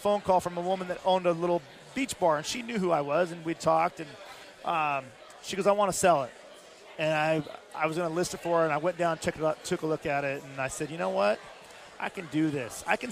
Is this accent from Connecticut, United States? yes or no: no; Visalia, California, United States; now in San Diego, United States; Well, I grew up in California, but Central California, Visalia.